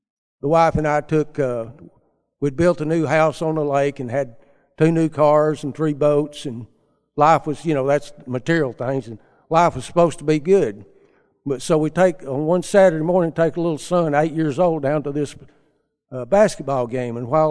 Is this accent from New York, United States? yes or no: no; Chattanooga, Tennessee, United States; I was born and raised in Chattanooga, so not far from here.